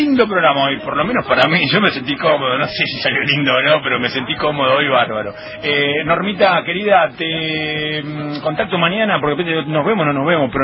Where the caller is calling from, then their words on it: Caleta Olivia, Santa Cruz, Argentina; de Caleta Olivia, provincia de Santa Cruz. Estoy de vacaciones en el Lago Puelo, Chubut.